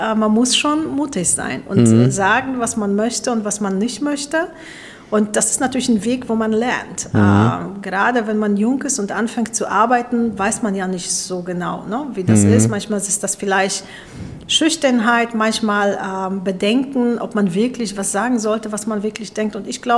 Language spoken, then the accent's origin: German; Szczecin, West Pomeranian Voivodeship, Poland; born there; moved away; Gebürtig bin ich aus Stettin